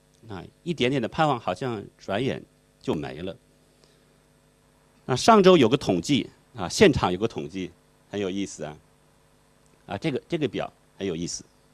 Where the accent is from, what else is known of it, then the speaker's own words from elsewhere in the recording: Shandong, China; 公务员铁饭碗，我们山东人最喜欢这个领域的工作